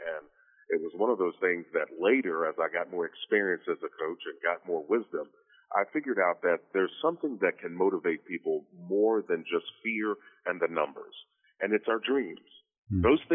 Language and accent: English; Kentucky, United States; moved away as an adult; Well, I was born and raised in Kentucky. Ended up playing football there, a little private Baptist school, Georgetown. And then from there went on to Pennsylvania to graduate school